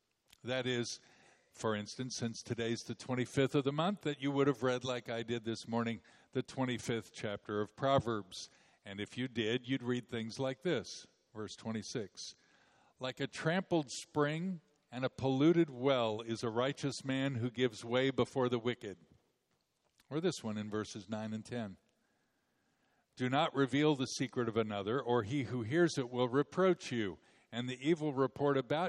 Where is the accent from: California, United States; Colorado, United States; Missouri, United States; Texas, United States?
Missouri, United States; Kansas City; I grew up in Kansas City, graduated high school in 1969.